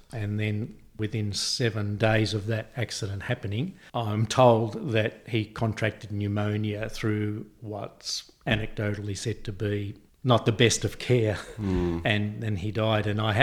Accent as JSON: {"language": "English", "town": "Shepparton", "region": "Victoria", "country": "Australia", "tie": "born or raised there", "also_born_or_lived": "Cooma", "said": "So I was born in Cooma because of my father ending up working on the Snowy scheme. But when I was a couple of years old, my father, my mum and my three siblings, we all relocated to where I'm now living, which is in Shepparton in northern Victoria."}